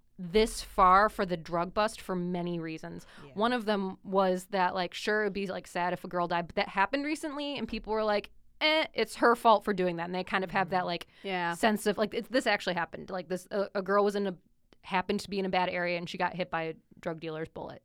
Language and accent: English; Grosse Pointe, Michigan, United States; Because the thing is, like my family home growing up in Grosse Pointe is actually 5 blocks from Detroit, quote unquote.